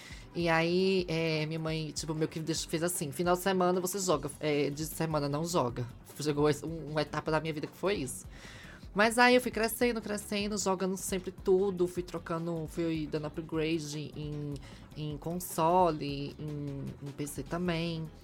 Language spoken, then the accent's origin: Portuguese; Caruaru, Pernambuco, Brazil; also born or lived in Recife; Porque lá onde eu morava, que eu sou de Caruaru, Pernambuco, morei um tempo em Recife depois e tal.